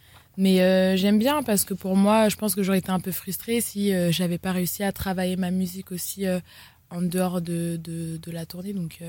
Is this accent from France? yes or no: yes; Paris, Île-de-France, France; c'est Paris, c'est là où j'ai grandi. Donc pour moi, c'était important.